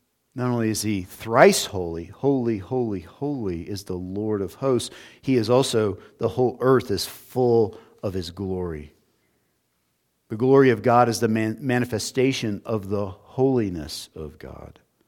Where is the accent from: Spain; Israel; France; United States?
United States; California; I remember as a kid growing up in the Sacramento Valley, the SR-71 was really cool until it re-entered the atmosphere near you